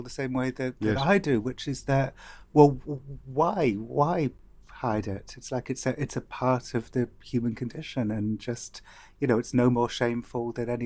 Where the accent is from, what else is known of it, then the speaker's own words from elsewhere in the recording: Cardiff, Wales, United Kingdom; I remember growing up in Cardiff